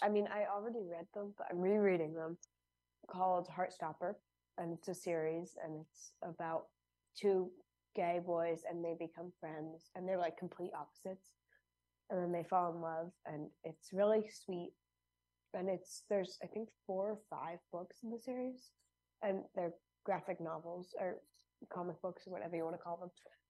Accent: Ghent, New York, United States; I'm from Ghent, New York.

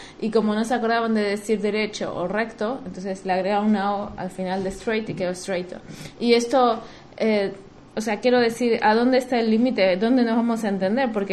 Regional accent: Argentina; Yo vengo de Argentina y vos de México

